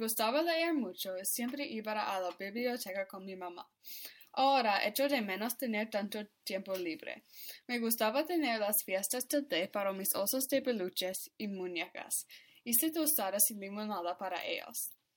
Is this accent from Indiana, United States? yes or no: no; Mamaroneck, New York, United States; Spanish is a second language; Cuando era niña, vivía en Nueva York en una ciudad que se llama Mamaroneck. Mamaroneck es muy cerca de la ciudad de Nueva York, pero es un suburbio. No es especialmente tranquila o concurrida. Vivía en una casa vieja y grande con un gran patio trasero.